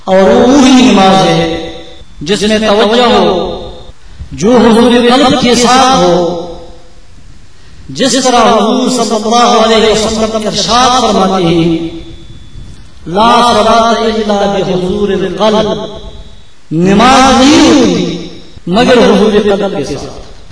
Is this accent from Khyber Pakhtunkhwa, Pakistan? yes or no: yes; Khyber Pakhtunkhwa, Pakistan; Urdu is a second language; چونکہ میرا تعلق صوبہ سرحد سے ہے اور پٹھان قبیلے سے ہے، اس لیے اردو لینگویج کی بنیاد پر اگر تذکیر و تانیث اور کاغذ کی کے کچھ غلطیاں محسوس کریں